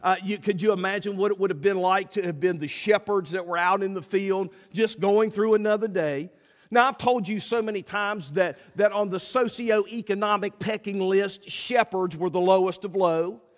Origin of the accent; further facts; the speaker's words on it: West Virginia, United States; Now, like I said, I grew up in West Virginia, and it gets dark and it gets still at night.